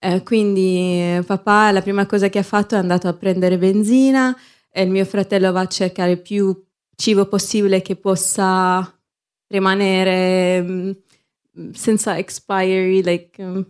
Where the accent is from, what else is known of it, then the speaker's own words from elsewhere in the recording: Gaza, Gaza Strip, Palestine; Italian is a second language; moved away as an adult; now in Italy; sono studentessa di medicina, nata e cresciuta a Gaza, e sono arrivata in Italia in ottobre 2023 per frequentare un tirocinio a Pescara